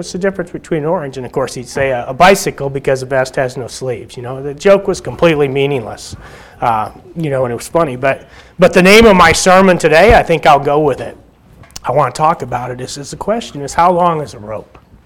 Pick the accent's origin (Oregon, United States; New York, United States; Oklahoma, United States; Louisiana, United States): Oklahoma, United States; also born or lived in Michigan; When I was growing up in Oklahoma, my grandfather, many of you probably knew … better than I did.